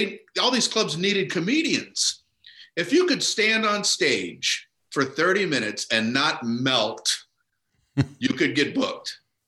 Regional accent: Miami, Florida, United States; I grew up in Miami.

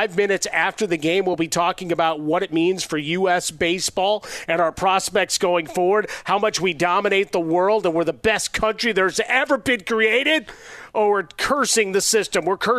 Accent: Chicago, Illinois, United States; now in Los Angeles, United States; Well, no, I tell them I'm from Chicago and I now live in Los Angeles.

